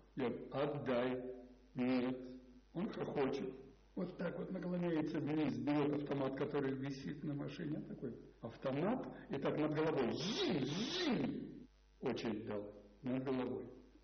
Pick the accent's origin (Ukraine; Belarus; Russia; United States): Russia; Moscow; А я москвич, я приехал уже